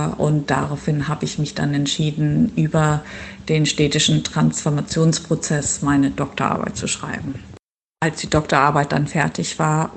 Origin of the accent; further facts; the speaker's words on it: Schleswig-Holstein, Germany; also born or lived in Göttingen; Ich bin geboren in Schleswig-Holstein und auch aufgewachsen und bin zum Studium dann zunächst nach Göttingen gegangen